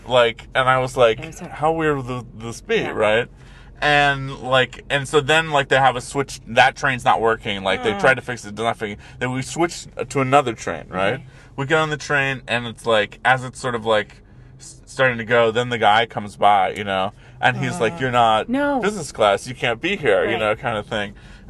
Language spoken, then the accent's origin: English; Virginia, United States; going to a wedding back home. I'm from Virginia.